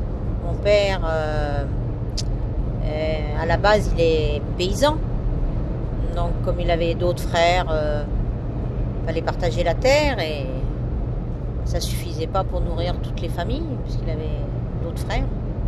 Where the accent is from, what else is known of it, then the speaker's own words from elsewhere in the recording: Rouen, Normandy, France; born there; Moi je suis née à Rouen, mais je suis d'origine algérienne. Mes parents sont algériens. Mon papa est arrivé en France en 1946 et maman est arrivée en 1953.